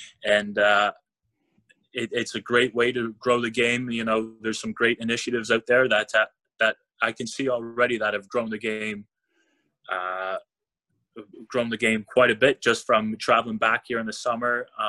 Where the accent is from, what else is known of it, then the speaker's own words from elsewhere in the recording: Lindsay, Ontario, Canada; So I grew up in Lindsay, Ontario.